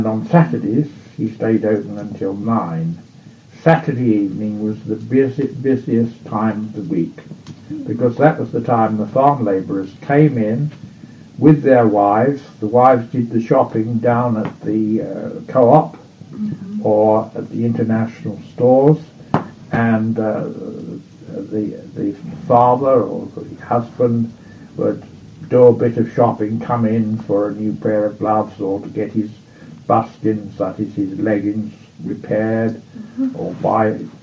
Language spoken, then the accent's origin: English; Wickham, South East England, United Kingdom; Yes, I was born in Wickham in 1910.